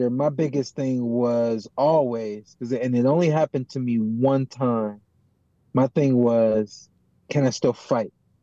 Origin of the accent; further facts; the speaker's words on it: Australia; The one thing, as an Australian rooting for Tim, I would tell you to be concerned about, Fundora punches down.